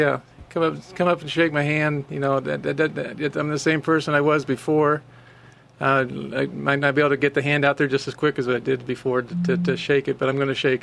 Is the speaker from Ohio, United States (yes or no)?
yes; Ohio, United States; I'm from Ohio, and I didn't really grow up in a farm setting, although I grew up in a rural setting.